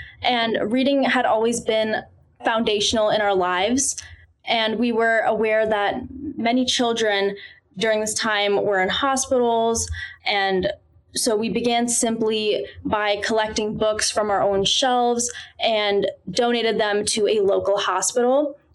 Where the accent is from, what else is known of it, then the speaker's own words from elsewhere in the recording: Illinois, United States; We're both from the Chicagoland area